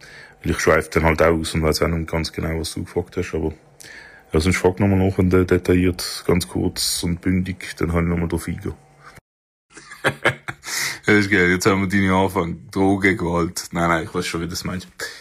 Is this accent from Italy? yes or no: yes; Southern Italy, Italy; now in Germany; ich bin Italiener aus dem Süden